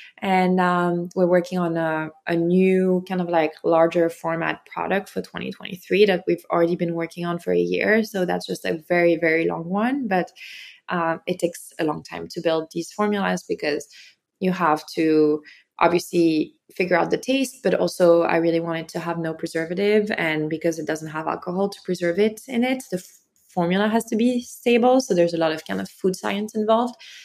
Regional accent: France; moved away as an adult; now in United States; I grew up in France, and then, you know, probably the most defining thing that happened to me was that I moved to the US for college

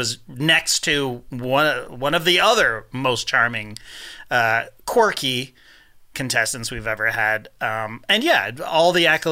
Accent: Canada; We're Canadian.

